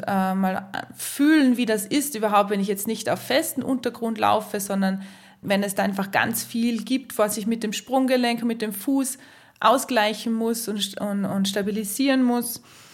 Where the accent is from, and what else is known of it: Salzburg, Austria; born or raised there